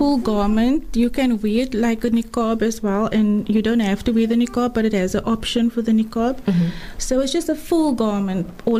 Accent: Atlantis, Western Cape, South Africa; now in Bellville, South Africa; I'm from Atlantis. I'm originally from Atlantis. I grew up there. And I'm currently living in Bellville.

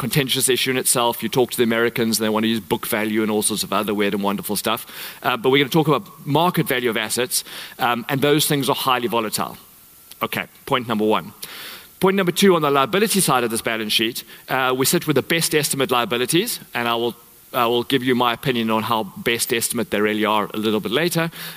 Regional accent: South Africa; accent: South African; for having a South African accent, and I get teased in South Africa for having an English accent.

